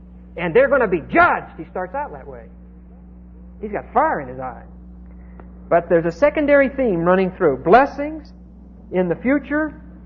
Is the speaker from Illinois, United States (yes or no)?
no; Pennsylvania, United States; I come from Pennsylvania, where it rains decently once or twice a week, so that you don't. Nobody waters a lawn in Pennsylvania.